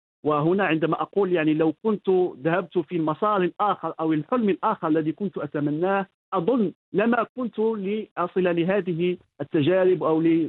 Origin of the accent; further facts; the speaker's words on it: Asilah, Tanger-Tetouan-Al Hoceima, Morocco; وكان ذلك في مدينتي، مدينة الأصيلة